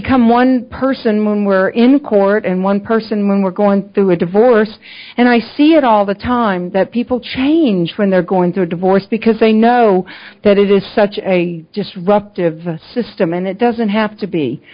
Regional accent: the South, United States; I am from the South, so sometimes I say things a little funny.

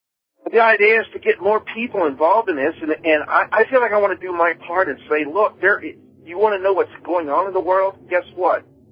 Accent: Ohio, United States; I was raised up in Ohio, so I know what snow is

